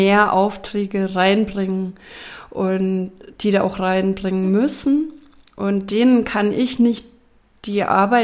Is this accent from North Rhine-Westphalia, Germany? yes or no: no; Bavaria, Germany; Vielleicht meine Heimatregion, Franken.